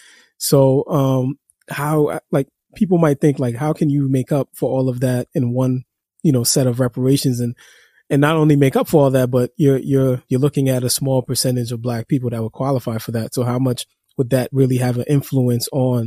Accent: Haiti; now in United States; I myself am a recent immigrant of the United States, and I come from Haiti.

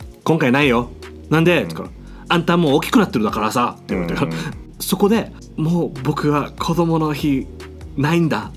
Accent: Yamada, Okinawa, Japan; そうそう山田、うん、山田っていうところなんだけど、うん、そこが僕の地元だったわけ。

